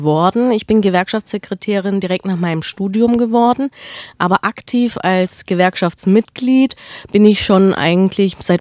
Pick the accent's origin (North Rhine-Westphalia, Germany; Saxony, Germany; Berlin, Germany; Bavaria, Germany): Bavaria, Germany; Neu-Ulm; also born or lived in Ulm; ich bin gebürtige Ulmerin, bin in Neu-Ulm in Bayern aufgewachsen. Deswegen, naja, gehöre ich nach Baden-Württemberg, Bayern.